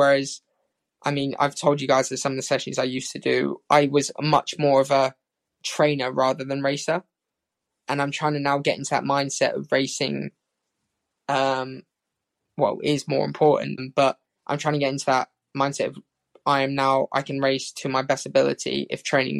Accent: United Kingdom; maybe as British athletes, we do put a lot of pressure on ourselves

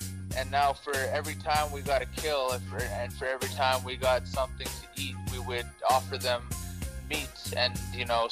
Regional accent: Canada; you want to call us, you know, First Nations, there's another word. In Canada. And more specifically, I am from the Cree and the Dene nations.

